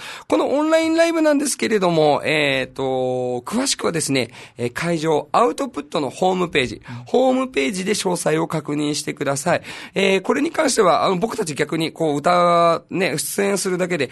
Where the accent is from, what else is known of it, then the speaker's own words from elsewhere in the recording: Nagoya, Aichi, Japan; あの、地元が名古屋なんだけどね。